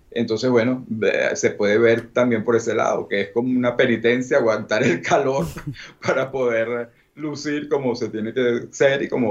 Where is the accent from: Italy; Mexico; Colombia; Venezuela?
Italy; soy más italiano que español, aunque tengo mi sangre española también por parte de la familia de mi mamá